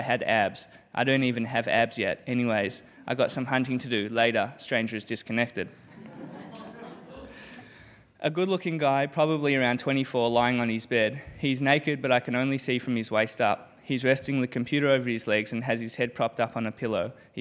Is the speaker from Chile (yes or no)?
no; Australia; now in New York, United States; Where are you from? Me. Australia, but I'm in New York.